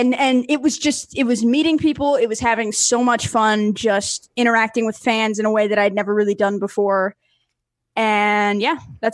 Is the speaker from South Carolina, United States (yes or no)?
no; New Mexico, United States; the Uber driver's like, hey, where are you from? And I say New Mexico, and they're like, you're from Mexico.